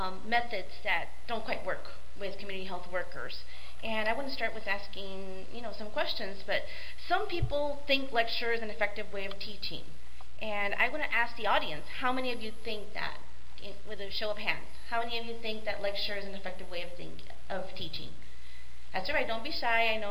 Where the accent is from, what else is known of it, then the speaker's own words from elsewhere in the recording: Mercedes, Texas, United States; also born or lived in Blissfield, Michigan; I was born and raised in Mercedes, Texas, and also, I guess you could say, Blissfield, Michigan.